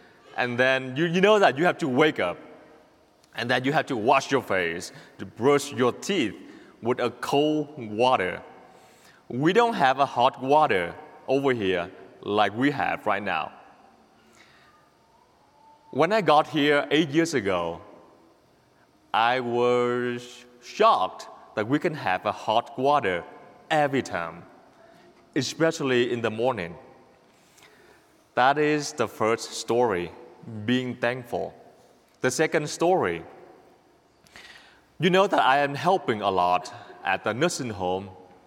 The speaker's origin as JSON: {"language": "English", "country": "Vietnam", "tie": "born or raised there", "moved": "yes", "said": "I grew up in Vietnam. I came here 8 years ago, and I grew up really poor country, and I lived with my grandparents"}